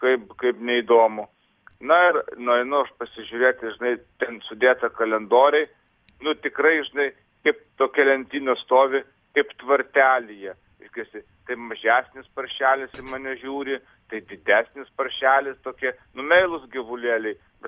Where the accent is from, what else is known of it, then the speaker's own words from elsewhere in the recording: Molėtai, Utena County, Lithuania; Aš, žinai, esu kilęs iš Molėtų parapijos